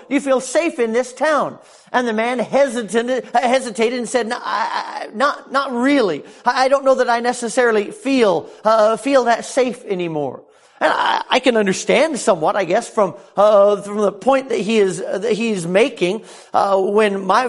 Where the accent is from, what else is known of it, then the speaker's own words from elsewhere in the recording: Sacramento, California, United States; now in Charleston, United States; And we moved from Sacramento, California, out to the wonderful Charleston, South Carolina.